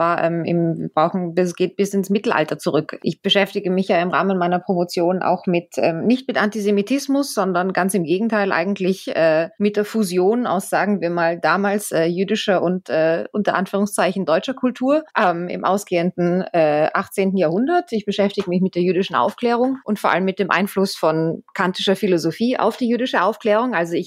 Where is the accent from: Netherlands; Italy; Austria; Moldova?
Austria; ich komme selbst ja aus Österreich